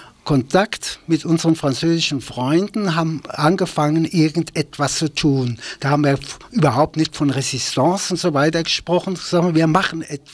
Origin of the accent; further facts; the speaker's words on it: Frankfurt, Hesse, Germany; Und haben wir gleich illegal gearbeitet in meiner Heimatstadt. Ich komme ja aus Frankfurt.